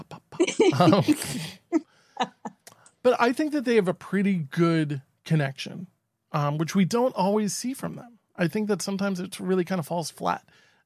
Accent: New York, United States; Not to get political, but I feel, as a New Yorker, I feel as though our governor is also in this position

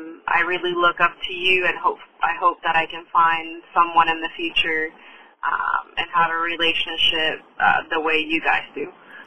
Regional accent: Puerto Rico; now in Lexington, United States; I'm calling from Lexington, South Carolina, but I'm originally from Puerto Rico.

